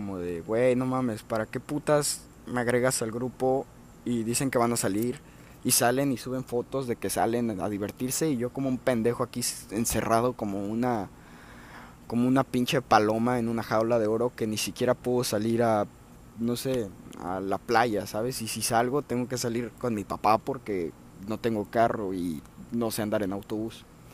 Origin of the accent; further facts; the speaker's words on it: Mexico; me van a pagar el día como allá en México, porque yo soy mexicano.